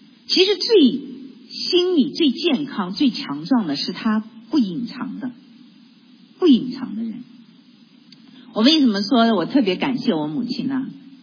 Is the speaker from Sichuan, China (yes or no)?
no; Shanghai, China; now in United States; 因为我是上海人嘛，上海人就是上海女性，我祖籍是苏州